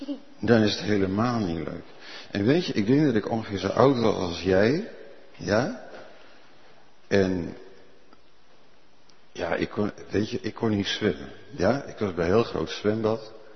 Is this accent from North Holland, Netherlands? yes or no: no; Gelderland, Netherlands; En ik kwam van de Veluwe. Ja, nou, de Veluwe, dat weet je misschien wel. Dat is alleen maar zand.